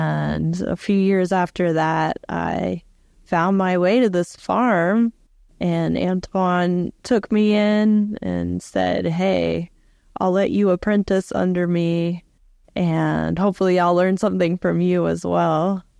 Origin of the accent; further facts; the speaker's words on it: Oklahoma, United States; born there; moved away as an adult; now in St. Louis, United States; I was born in Oklahoma and moved up to St. Louis 12 years ago and got into farming.